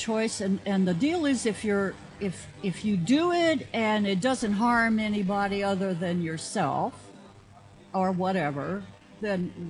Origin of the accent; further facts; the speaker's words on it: United States; I love this country. I mean, I'm an American.